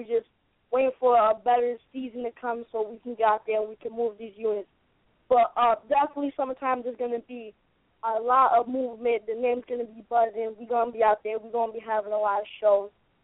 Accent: Schenectady, New York, United States; I'm from Schenectady, New York.

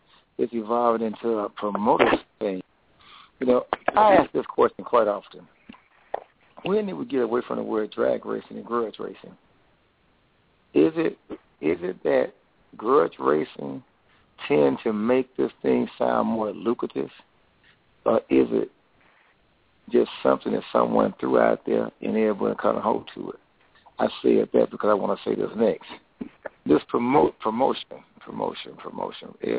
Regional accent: Chicago, Illinois, United States; I'm from Chicago. You know, the north.

